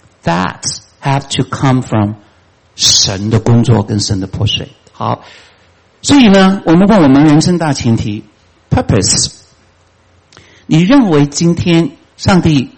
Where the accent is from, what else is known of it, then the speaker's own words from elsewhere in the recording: China; 我们中国人是最典型的嘛，对吗？